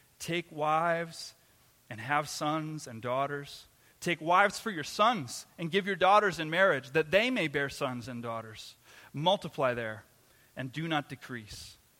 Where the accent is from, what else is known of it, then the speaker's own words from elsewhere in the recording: Canada; I was born in Canada, I grew up in Canada